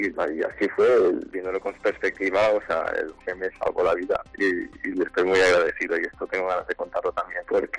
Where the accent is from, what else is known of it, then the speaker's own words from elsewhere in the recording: Valencian Community, Spain; first language Valencian; Spanish is a second language; Claro, yo soy valenciano y yo veía que todo el mundo estaba hablando mi idioma